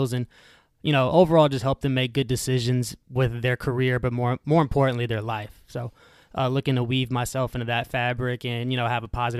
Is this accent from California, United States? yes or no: no; Houston, Texas, United States; I'm born and raised in Houston.